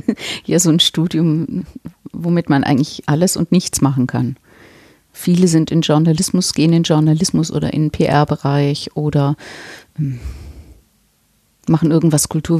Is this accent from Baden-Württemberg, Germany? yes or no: yes; Baden-Württemberg, Germany; now in Wuppertal, Germany; Ja, ich bin Schwäbin.